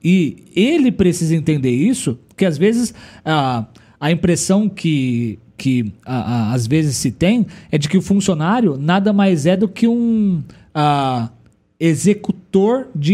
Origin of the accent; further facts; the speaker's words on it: Brazil; A gente sempre espera o melhor, ainda mais como brasileiro. A gente sempre espera o melhor das pessoas, né?